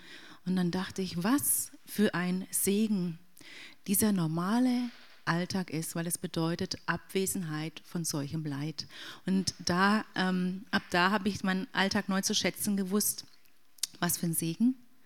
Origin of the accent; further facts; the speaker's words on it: Obersulm, Baden-Württemberg, Germany; Ich komme aus der Nähe von Heilbronn, Obersulm. Einige von euch sind vielleicht im Sommer am Breitenauer See, da wohne ich. Ich bin 44